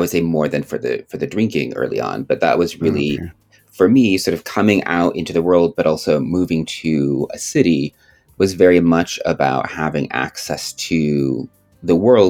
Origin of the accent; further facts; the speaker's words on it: South Dakota, United States; also born or lived in Minneapolis / New York; now in Los Angeles, United States; Yeah, so I'm based in Los Angeles now, but I grew up in South Dakota and lived in Minneapolis and New York, both as a student and adult prior to coming to LA.